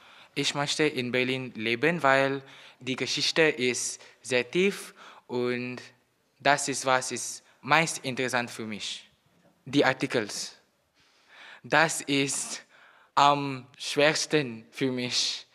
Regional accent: Malaysia; German is a second language; Ich komme aus Malaysia. Mein Geburtsjahr ist 2001. Ich bin 16 Jahre alt.

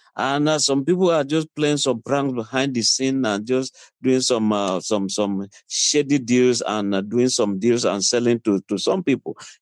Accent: Kaduna State, Nigeria; I want to go to my village, and I am from Southern Kaduna

